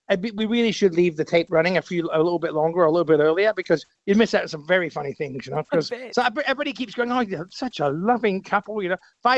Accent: Scotland, United Kingdom; When I first met Jane, I was like from Scotland.

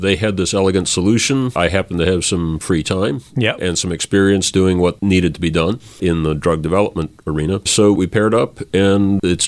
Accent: Flint, Michigan, United States; So I grew up in Flint, Michigan, went to University of Michigan in Ann Arbor as an undergrad.

